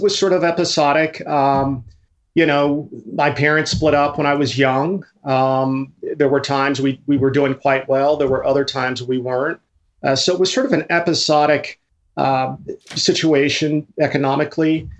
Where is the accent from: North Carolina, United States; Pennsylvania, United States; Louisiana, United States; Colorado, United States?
Colorado, United States; I was raised in Colorado, followed my sister who wanted to be a vet